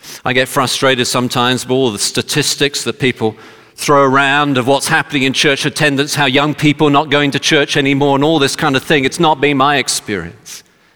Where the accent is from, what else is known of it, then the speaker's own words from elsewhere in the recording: United Kingdom; There was a new survey done in 2017 in my home country, United Kingdom